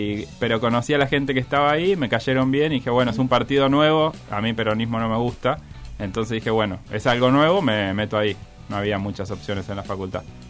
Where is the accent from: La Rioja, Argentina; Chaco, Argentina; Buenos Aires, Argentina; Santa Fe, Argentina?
Buenos Aires, Argentina; Soy de Capital.